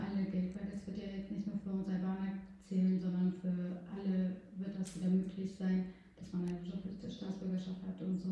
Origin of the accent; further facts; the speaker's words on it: Germany; also born or lived in Kosovo; aber trotzdem ist Deutschland meine Heimat, zu der ich immer wieder zurückkommen würde